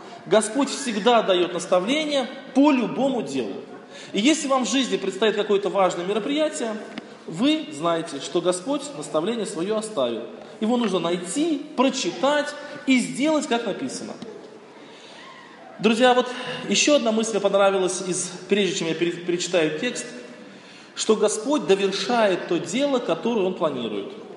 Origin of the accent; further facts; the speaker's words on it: Tolyatti, Samara Oblast, Russia; Вот я вырос на Волге. Там, где я рос, это город Тольятти, ширина Волги почти 16 километров.